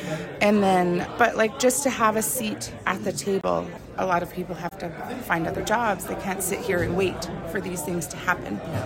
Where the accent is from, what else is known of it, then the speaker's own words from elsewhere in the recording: British Columbia, Canada; I'm from the Gitxan Territory.